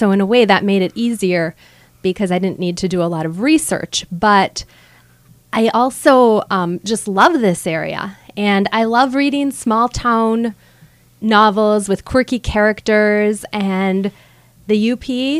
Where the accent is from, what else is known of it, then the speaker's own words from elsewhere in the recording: Hancock, Michigan, United States; I grew up on Quincy Hill outside of Hancock, and I lived there for 17 years, and then I was gone for 17 years, and like many, I returned, because we always come home.